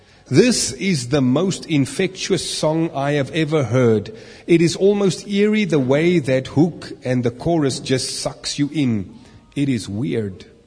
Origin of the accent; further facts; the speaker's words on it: New Zealand; She's in my home country of New Zealand at the moment doing a couple of concerts. Honestly, I would enjoy going to it, but it would be too embarrassing. I'm a 19-year-old guy